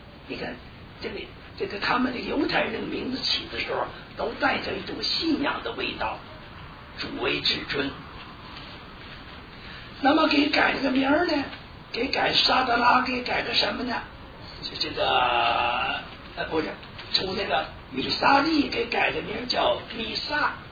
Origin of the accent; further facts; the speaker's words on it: Northeast China, China; 我小时候我三岁，我生在东北，三岁东北沦陷，被日本所占领。